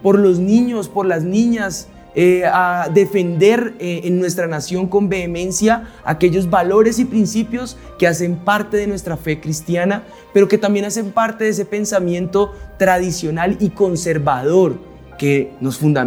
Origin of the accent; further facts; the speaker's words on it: Colombia; un tema que todos nosotros como colombianos